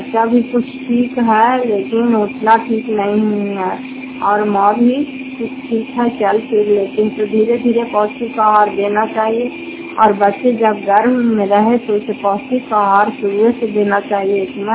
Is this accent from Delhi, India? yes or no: no; Fatehpur, Bihar, India; घर फतेहपुर पंचायत मकौता जिला नालंदा प्राकृतिक ब्लॉक की निवासी हूँ।